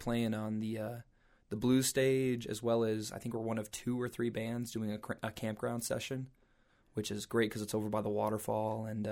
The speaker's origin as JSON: {"language": "English", "town": "Montrose", "country": "United States", "tie": "born or raised there", "said": "because growing up in Montrose, I've always heard about the festival, you know, because it's kind of the festival in your backyard, so to speak, being so close."}